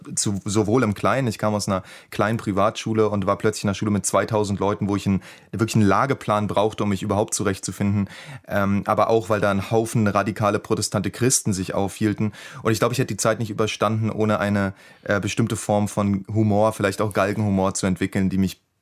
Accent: Berlin, Germany; born there; Ich bin auch gebürtiger Berliner.

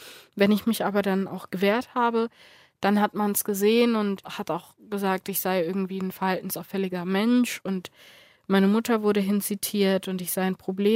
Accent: Dominican Republic; Also auch Kinder, die aus meinem Heimatland, wie man es nennen kann, kommen.

